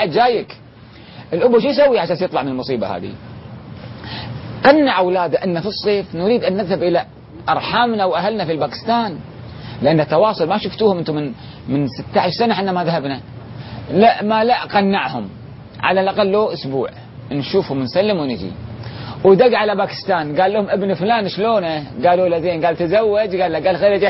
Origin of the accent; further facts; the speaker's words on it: Kuwait; الكوتشين اللي هي عندنا في الكويت نسميها الجنجفة